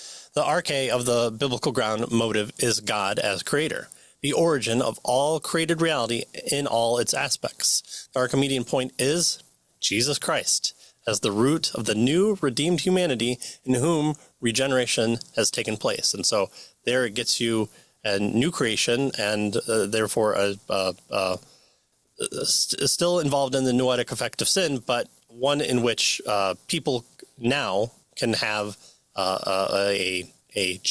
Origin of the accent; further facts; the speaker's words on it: United States; I'm American. We won two wars, so